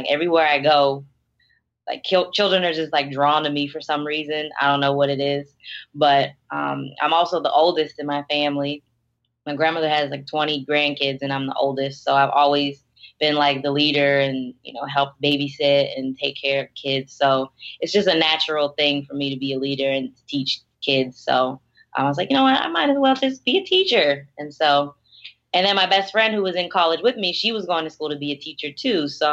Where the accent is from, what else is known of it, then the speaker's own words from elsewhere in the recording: Pittsburgh, Pennsylvania, United States; now in Maryland, United States; No, I'm from Pittsburgh, Pennsylvania.